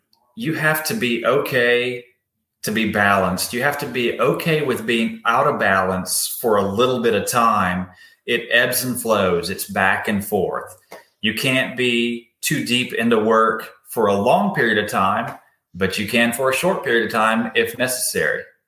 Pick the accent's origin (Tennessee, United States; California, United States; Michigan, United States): Tennessee, United States; Lobelville; So, born and raised Amish in Lobelville, Tennes